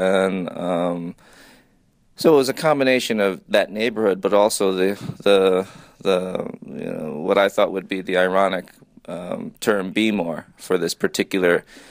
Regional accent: New York, United States; I've been taking that train ride from New York. I grew up in New York to D.C. pretty much all my adult life.

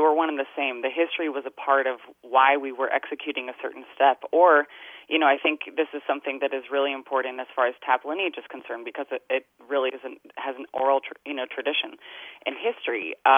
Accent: North Carolina, United States; what makes our experience growing up in North Carolina, those of us who were around at that time, very unique.

